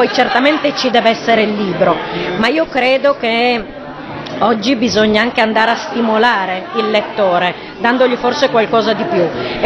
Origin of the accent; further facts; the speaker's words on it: Friuli-Venezia Giulia, Italy; perché noi veniamo dal Friuli